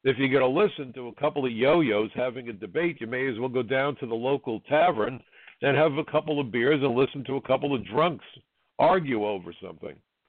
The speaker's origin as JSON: {"language": "English", "region": "New York", "country": "United States", "said": "I decided, as an American, as a New Yorker, as a former INS agent"}